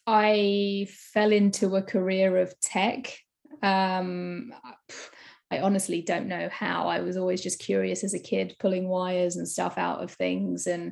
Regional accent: United Kingdom; So my story, I mean, as you just mentioned … I'm originally from the UK.

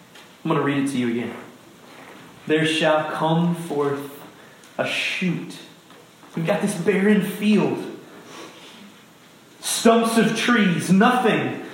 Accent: Ohio, United States; and I grew up in Ohio, and contrary to popular belief, like, significant portions of Ohio are very hilly.

